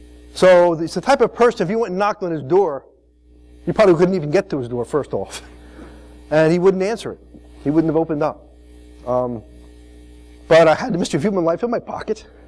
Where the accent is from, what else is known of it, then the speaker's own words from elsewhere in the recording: Champaign, Illinois, United States; I'm from Champaign.